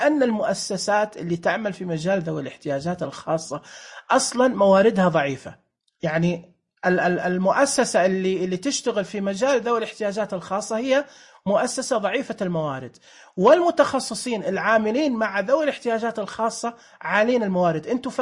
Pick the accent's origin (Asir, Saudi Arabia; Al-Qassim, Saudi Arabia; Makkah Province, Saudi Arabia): Makkah Province, Saudi Arabia; Mecca; أو في عندنا في مكة مثلا